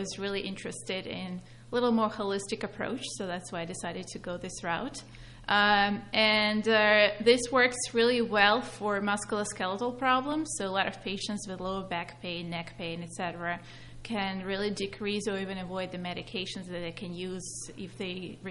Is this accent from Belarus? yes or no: yes; Belarus; English is a second language; moved away as an adult; now in United States; So I'm originally from Belarus. It's a country in Eastern Europe. Moved to this country when I was 18.